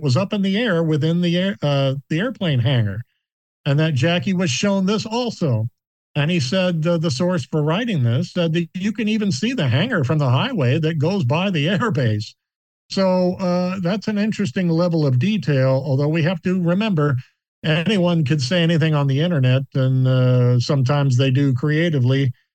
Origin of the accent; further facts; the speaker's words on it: Cape Girardeau, Missouri, United States; in my hometown of Cape Girardeau, Missouri, in 1941.